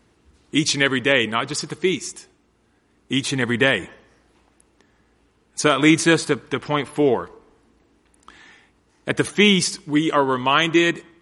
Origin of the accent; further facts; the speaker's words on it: Texas, United States; I could say, well, I'm an American. I'm from Texas.